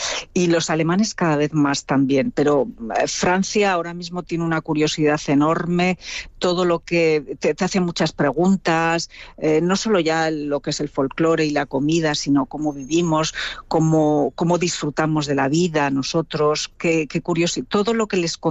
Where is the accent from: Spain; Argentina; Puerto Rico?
Spain; yo como española, pues también he aprendido